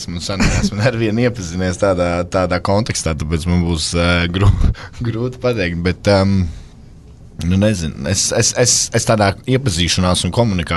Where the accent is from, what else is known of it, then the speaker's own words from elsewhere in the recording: Sabile, Talsi Municipality, Latvia; no Sabeles.